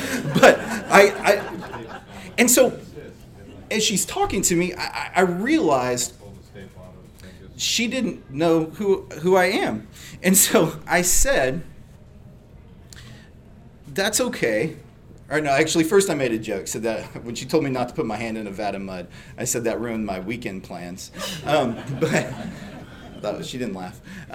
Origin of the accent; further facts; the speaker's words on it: Phoenix, Arizona, United States; and I grew up in Phoenix, and so framing houses in Phoenix meant starting about 5 a.m.